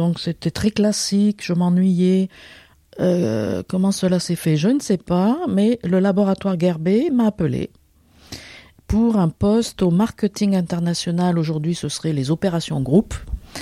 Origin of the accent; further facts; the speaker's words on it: Hyères, Provence-Alpes-Côte d'Azur, France; born there; moved away as an adult; j'ai 63 ans. Je suis née à Hyères, dans le Var, et je suis en région parisienne depuis une trentaine d'années.